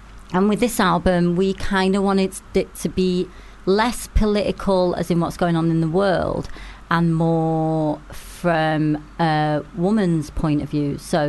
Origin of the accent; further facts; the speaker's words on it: Manchester, North West England, United Kingdom; I am from Manchester, so this is what happens when I mention the word sun.